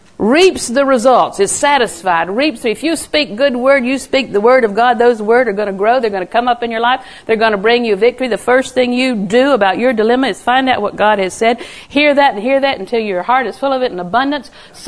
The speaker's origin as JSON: {"language": "English", "region": "the South", "country": "United States", "said": "I said, I'm sorry, I'm from the South. Until my mother dies, I have to say ma'am."}